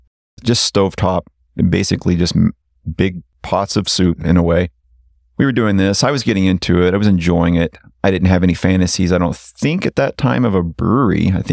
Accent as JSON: {"language": "English", "region": "Oklahoma", "country": "United States", "said": "And remember, I'm from Oklahoma. This is probably the last state to see anything craft."}